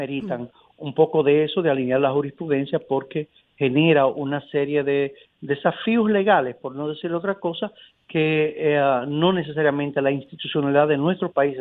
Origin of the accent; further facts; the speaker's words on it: Santiago de los Caballeros, Santiago, Dominican Republic; yo soy santiaguero, cibaeño. Y en el Cibao utilizamos un término